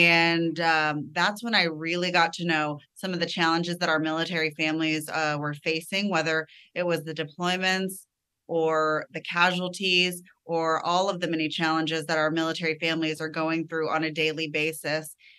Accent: Texas, United States; I grew up in Texas, and I was in a family of a Kosovar immigrant.

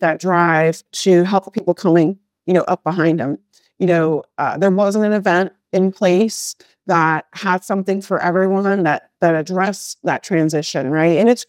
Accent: Bradenton, Florida, United States; as you know, I am from Bradenton, Florida, which is 1 hour south of Tampa. So, you know, it's home for me. I mean, that's where I did a lot of my growing years.

